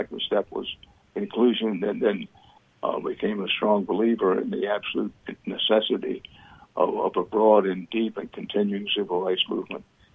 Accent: Texas, United States; Well, I grew up among institutionalized racism. I grew up in Texas. I was born in 1931.

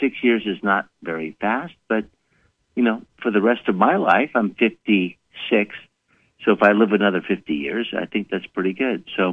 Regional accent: Glendale, California, United States; English is a second language; also born or lived in Pasadena; And I was born in Pasadena, California, which is in Southern California, in near LA. And what I learned is in a very highly populated Armenian community, which is Glendale, California

